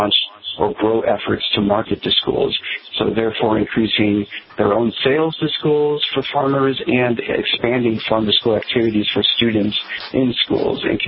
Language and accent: English; Illinois, United States; As a young boy, I grew up here in Illinois, close to Chicago.